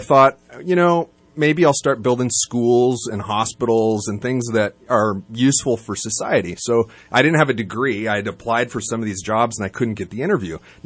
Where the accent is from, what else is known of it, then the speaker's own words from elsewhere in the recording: California, United States; So, I was raised in Lake County, California, sort of a neighboring county here in the North State, and on a farm.